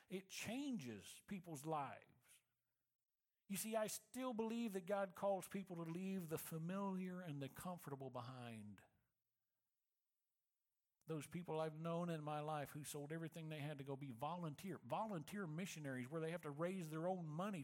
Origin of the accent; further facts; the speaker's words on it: Moberly, Missouri, United States; I drove by the old church where I grew up in Moberly, Missouri.